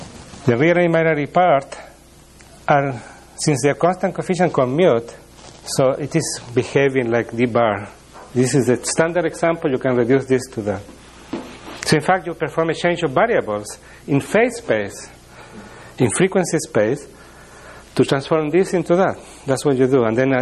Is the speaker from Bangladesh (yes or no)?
no; Chile; My country is, I come from Chile